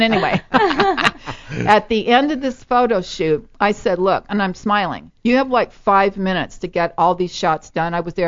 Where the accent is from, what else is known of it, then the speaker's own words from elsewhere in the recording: Los Angeles, California, United States; Originally from here. I grew up in Van Nuys.